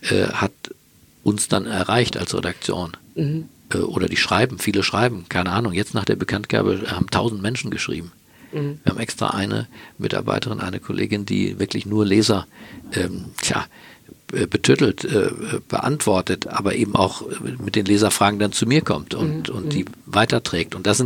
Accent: Berlin, Germany; born there; Berlin, meine Geburtsstadt.

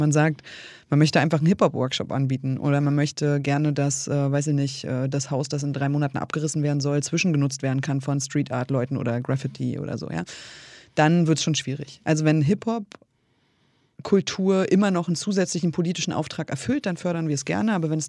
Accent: Kiel, Schleswig-Holstein, Germany; gibt es dafür Räume in meiner Heimatstadt Kiel?

